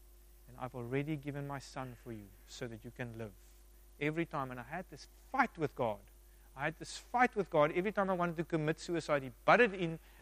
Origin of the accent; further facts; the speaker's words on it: South Africa; Growing up in South Africa, Christian home, going to church every day.